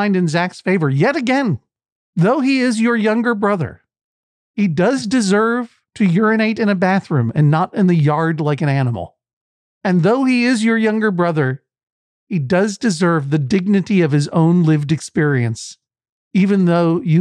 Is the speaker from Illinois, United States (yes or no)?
no; Boston, Massachusetts, United States; And then we're in Boston, my hometown homecoming, at the Wilbur Theater on the 6th of November.